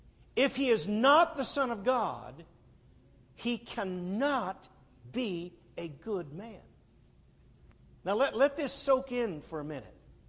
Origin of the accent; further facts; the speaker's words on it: Arizona, United States; moved away as an adult; now in Los Angeles, United States; I moved to Los Angeles. I was raised in Arizona, but 1984, I took my family and moved to Los Angeles